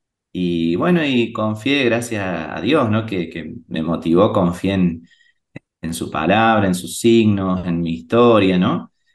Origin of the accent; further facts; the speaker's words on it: Río Cuarto, Córdoba, Argentina; yo soy oriundo de Río Cuarto, al sur de la provincia de Córdoba, acá en Argentina